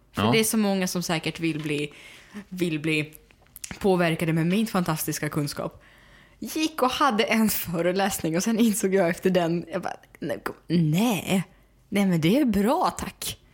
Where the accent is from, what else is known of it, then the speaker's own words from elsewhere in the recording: Smedjebacken, Dalarna County, Sweden; Så att jag åkte till Smedjebacken till Dalarna där jag växte upp.